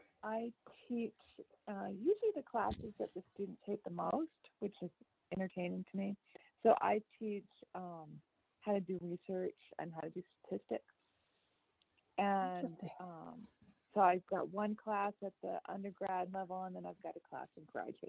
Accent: El Cerrito, California, United States; Yeah, well, I grew up in El Cerrito.

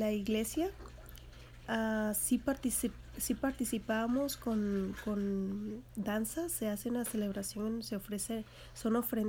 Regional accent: Jalisco, Mexico; mi pueblo está ubicado al sur del estado de Jalisco. Es muy cerca de la costa.

